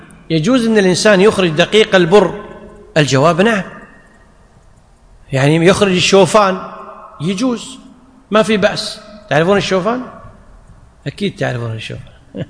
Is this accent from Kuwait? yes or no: yes; Kuwait; مثل عندنا في الكويت العيش اللي يسمونها الرز